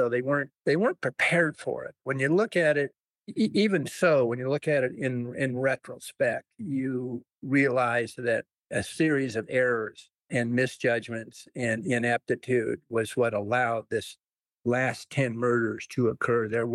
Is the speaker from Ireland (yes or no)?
no; Lincoln, Nebraska, United States; I grew up in Lincoln. I know those people. They're decent human beings, as decent as you'll find anywhere.